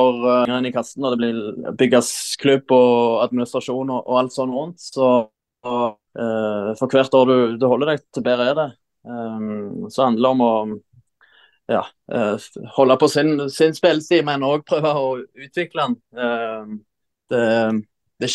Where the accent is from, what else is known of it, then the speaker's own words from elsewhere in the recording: Jørpeland, Rogaland, Norway; Så jeg satt hjemme på Jørpeland, var på ferie hjemme, så jeg ble overraska.